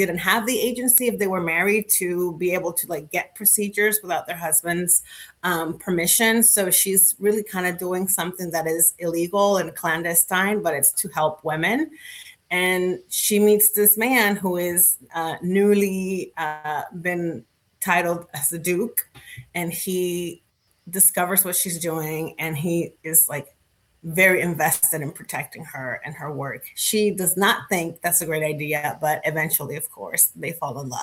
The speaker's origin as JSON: {"language": "English", "country": "Dominican Republic", "tie": "born or raised there", "said": "But I'm from the Dominican Republic, and I grew up there."}